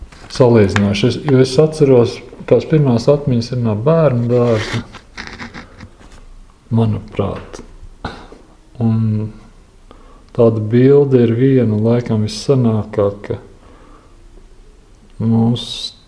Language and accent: Latvian; Riga, Latvia; born there; es esmu dzimis Rīgā, Pastaņas ielā. Nē, pareizāk sakot, es esmu dzimis Rīgas pilsētas otrajā slimnīcā